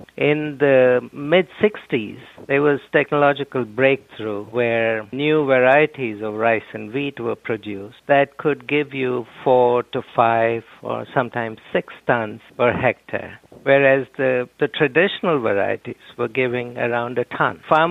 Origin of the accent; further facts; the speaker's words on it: South India, India; also born or lived in Rajasthan; I was born in a small village in southern India. It was a rice-growing village, and that was one of the early villages that adopted the Green Revolution rice technology in South India.